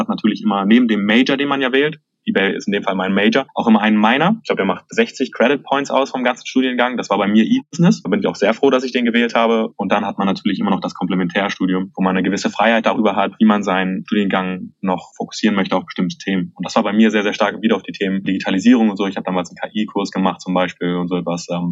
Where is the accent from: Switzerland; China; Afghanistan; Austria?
China; bin ich in China aufgewachsen. Ja. Hab dort mein Abitur gemacht, war von 2012 bis 2016 vor Ort und bin auf eine deutsche Schule gegangen.